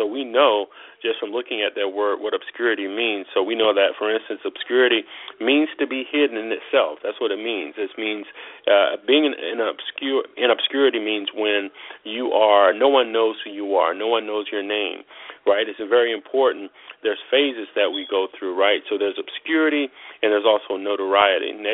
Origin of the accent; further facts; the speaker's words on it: Florida, United States; now in Georgia, United States; So I'm actually a Georgian now, still a Floridian at heart, but I'm in Georgia now.